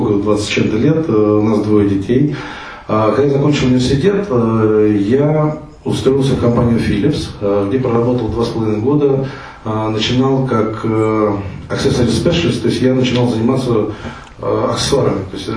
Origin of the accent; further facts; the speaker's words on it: Dubna, Moscow Oblast, Russia; also born or lived in Kharkiv, Ukraine; я родом из Харькова. Когда мне был год, меня привезли в Дубну, у меня родители переехали, мама учитель, папа ученый